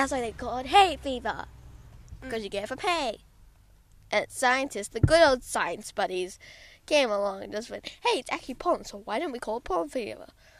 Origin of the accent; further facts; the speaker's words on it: Australia; So, I'm in between since I'm Aussie.